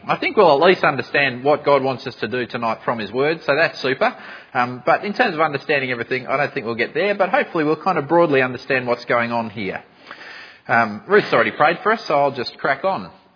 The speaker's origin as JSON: {"language": "English", "town": "Melbourne", "region": "Victoria", "country": "Australia", "also_born_or_lived": "Sydney", "said": "When I first went to school in Sydney, I was from Melbourne, when I first went to school in Sydney"}